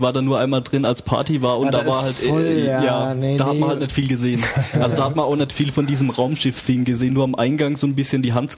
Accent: Baden-Württemberg, Germany; ich komme ja ursprünglich eigentlich aus der Nähe von Karlsruhe

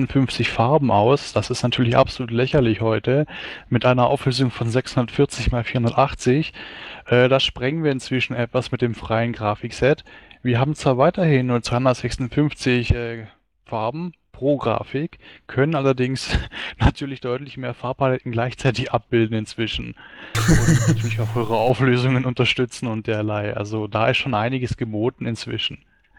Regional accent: Stuttgart, Baden-Württemberg, Germany; ich komme aus Stuttgart-Deutschland

